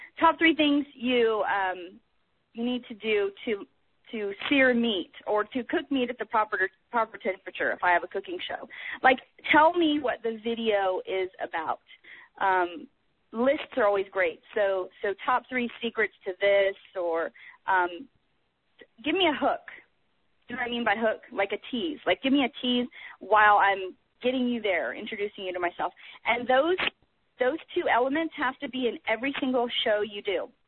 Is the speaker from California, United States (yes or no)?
yes; California, United States; I speak Spanish, and I grew up in California, so that pretty much makes me qualified.